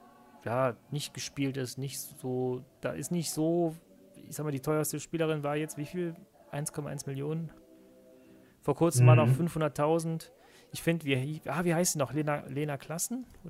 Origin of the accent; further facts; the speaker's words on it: Cologne, North Rhine-Westphalia, Germany; ich komme aus dem Ortsteil von Fortuna Köln, quasi aus Zollstock